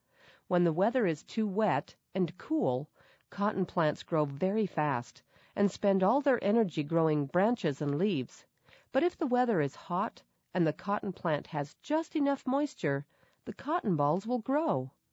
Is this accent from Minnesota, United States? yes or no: no; Verdon, New Mexico, United States; My great-grandfather … was one of the original settlers in my hometown of Verdon, New Mexico, a tiny farming and ranching community.